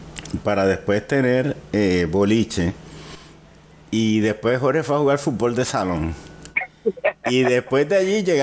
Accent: Puerto Rico; como buenos puertorriqueños, ese primer juego que fue contra Cuba, pues nosotros discutimos más entre nosotros que jugar.

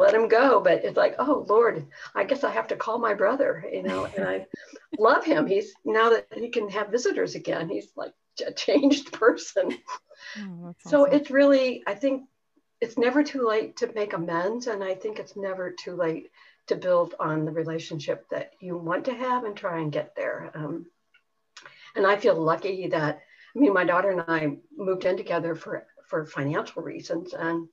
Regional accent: Midwest, United States; I grew up in the Midwest and farmed for a while after I bailed out of corporate life.

